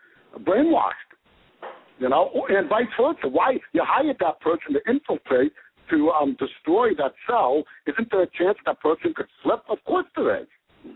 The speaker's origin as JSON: {"language": "English", "town": "Boston", "region": "Massachusetts", "country": "United States", "said": "The Boston FBI is one of the most corrupt FBI outfits for years, and I'm from Boston, and we were told that for years."}